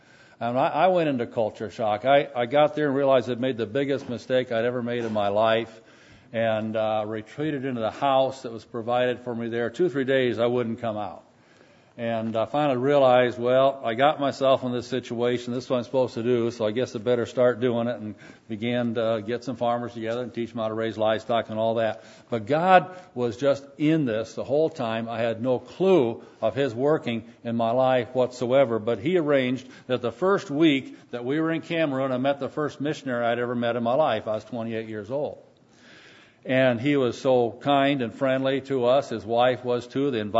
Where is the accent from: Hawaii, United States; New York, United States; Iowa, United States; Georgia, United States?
Iowa, United States; Barbara and I grew up in Butler County, Iowa, northern part of the state. She grew up in a little town of 100 people, and I grew up on a farm.